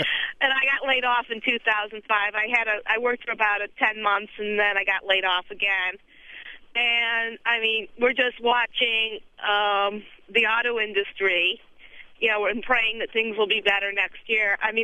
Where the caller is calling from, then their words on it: West Bloomfield, Michigan, United States; Yeah, I'm reporting from Michigan, and it is bad here.